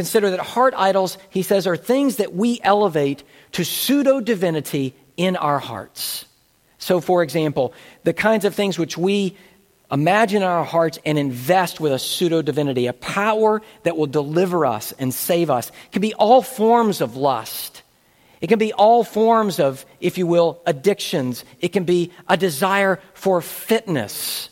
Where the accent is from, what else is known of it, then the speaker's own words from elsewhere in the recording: the South, United States; As a Southerner, it is the pride of many Southern families